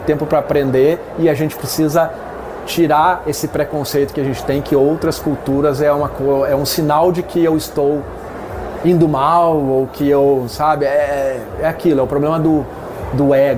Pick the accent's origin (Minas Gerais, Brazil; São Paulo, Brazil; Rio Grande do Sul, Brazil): Rio Grande do Sul, Brazil; eu sou gaúcho e família de agricultor